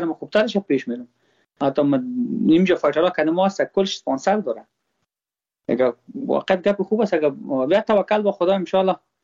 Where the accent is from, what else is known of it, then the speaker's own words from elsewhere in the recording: Afghanistan; من خود ما افغان هستم.